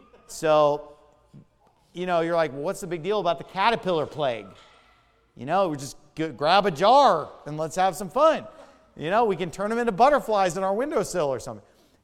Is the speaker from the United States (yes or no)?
yes; Sacramento, California, United States; especially the kind that I grew up with in Sacramento are the really hairy kind.